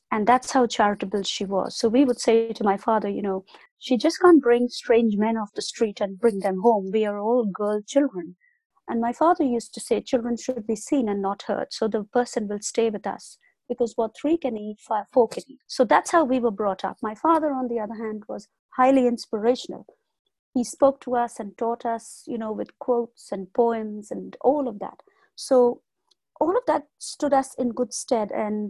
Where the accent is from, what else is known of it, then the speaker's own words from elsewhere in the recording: India; a mixture of a Scottish and Armenian background. My father's parents are both British. But we grew up in India.